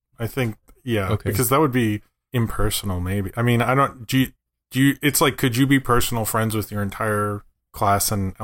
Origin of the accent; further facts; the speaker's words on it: Baltimore, Maryland, United States; moved away as an adult; now in Brooklyn, United States; But I was born in, or I grew up and all that stuff in Baltimore. But then I moved to Brooklyn in the early 2000s.